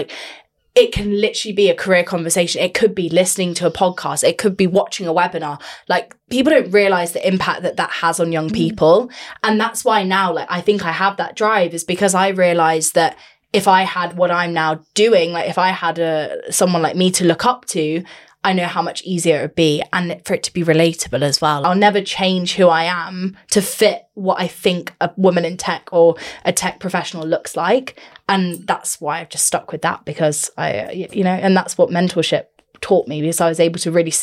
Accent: Dubai, United Arab Emirates; growing up in Dubai, it was this melting pot of different cultures, heritage, different backgrounds

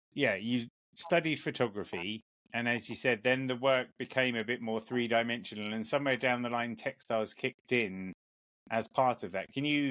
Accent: England, United Kingdom; Now, I'm obviously an Englishman

